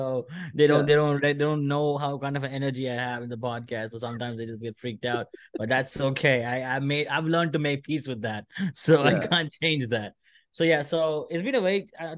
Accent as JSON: {"language": "English", "country": "India", "second_language": "English", "said": "I'm an Indian, and we have more weird word than chancla."}